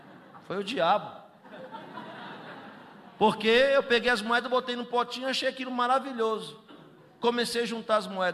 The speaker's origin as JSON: {"language": "Portuguese", "region": "São Paulo", "country": "Brazil", "tie": "born or raised there", "said": "eu tinha 14 anos de idade, em uma comunidade na zona sul de São Paulo, de onde eu sou oriundo, com 100 judeus."}